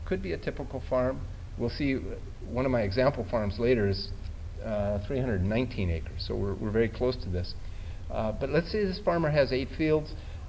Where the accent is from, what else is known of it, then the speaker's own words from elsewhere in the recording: Minnesota, United States; because I'm from Minnesota, and we have a lot of corn and beans in Minnesota.